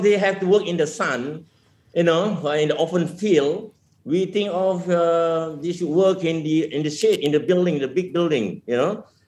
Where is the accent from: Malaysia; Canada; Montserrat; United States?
Malaysia; We are from Malaysia.